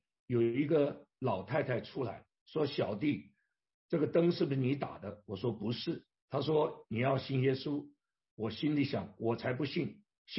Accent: Beijing, China; also born or lived in Chengdu; 我生在四川的成都，很快的胜利以后我就搬到现在的北京，当年叫做北平。

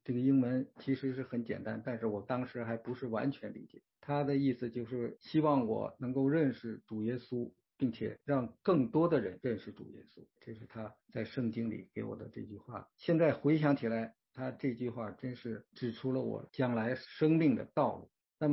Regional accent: China; now in Australia; 因为他知道我刚刚从中国过来不久

